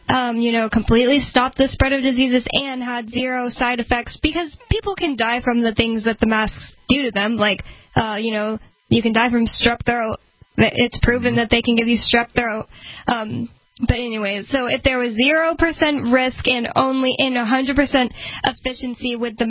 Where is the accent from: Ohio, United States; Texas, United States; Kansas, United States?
Texas, United States; In Texas, I'm from Texas, so everybody I am on social media with is mostly from Texas.